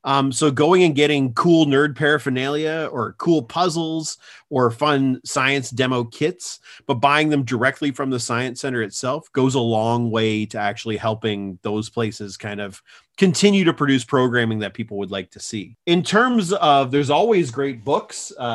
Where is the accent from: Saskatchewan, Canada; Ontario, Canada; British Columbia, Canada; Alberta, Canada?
Ontario, Canada; Maidstone; I grew up in Maidstone, Ontario.